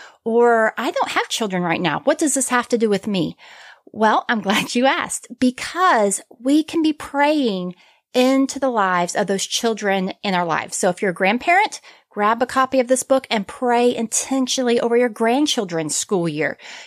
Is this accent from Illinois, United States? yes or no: no; Pennsylvania, United States; So as I grew up in Pennsylvania, I would set up a schoolroom every single summer for my brother and sister.